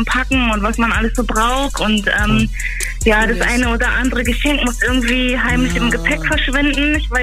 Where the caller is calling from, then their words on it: Mariendorf, Berlin, Germany; aus Mariendorf.